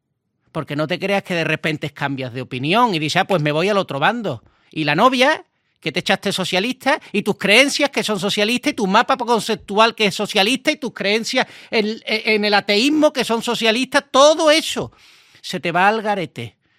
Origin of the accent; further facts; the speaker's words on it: Seville, Andalusia, Spain; solo porque soy de Sevilla.